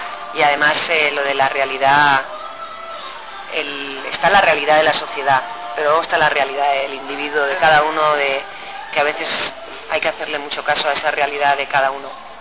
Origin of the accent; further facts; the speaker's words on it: Aragon, Spain; Yo nací en Aragón, soy del Alto Aragón